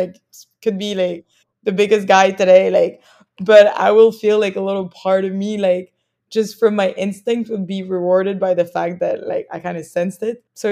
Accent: Paris, Île-de-France, France; also born or lived in London, United Kingdom / Spain; now in Los Angeles, United States; growing up in Paris, then to London, then I forgot to mention, but I spent a few months like from study abroad, like in Australia.

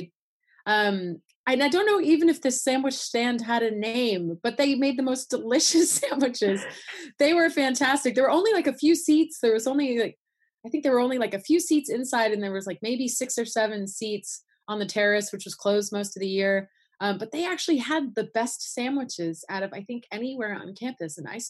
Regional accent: California, United States; the coaches were concerned that because I'm from Southern California, they wanted to make sure that I was prepared

